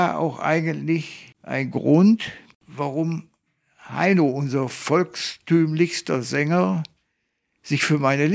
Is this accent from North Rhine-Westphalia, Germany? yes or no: yes; Oberhausen, North Rhine-Westphalia, Germany; Wir sind aus Oberhausen nie weg gewesen.